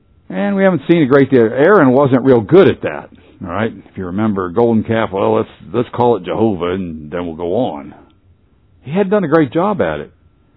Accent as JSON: {"language": "English", "region": "Pennsylvania", "country": "United States", "tie": "born or raised there", "said": "where I grew up in Pennsylvania, that party usually involved a lot of drinking and less than moral behavior."}